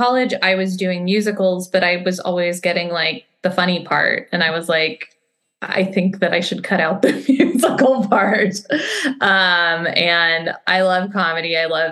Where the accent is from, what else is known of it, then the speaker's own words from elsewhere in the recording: Los Angeles, California, United States; I am from LA. I'm from the Valley. I went to a Jewish day school, Milken Community High School, and I did theater there.